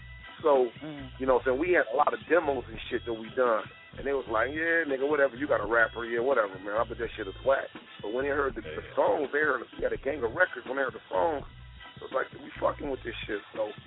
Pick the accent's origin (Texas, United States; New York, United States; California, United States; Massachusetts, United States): California, United States; Los Angeles; I was from South Central, he was from Compton, even though it's all Los Angeles.